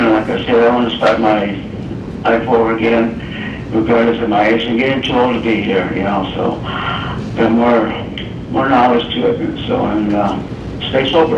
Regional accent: Tucson, Arizona, United States; I'm from right here in Tucson.

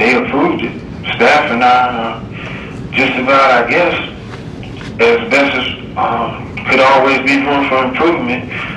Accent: Muskegon, Michigan, United States; A friend of our family, Sister Starlene Whiteside, was a victim of a senseless act of murder in my hometown of Muskegon, Michigan.

